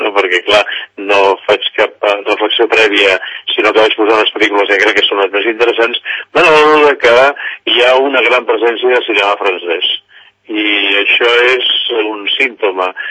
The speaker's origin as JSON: {"language": "Catalan", "town": "Sant Cugat del Vallès", "region": "Catalonia", "country": "Spain", "said": "soc fora de Barcelona, i, bueno, de Sant Cugat"}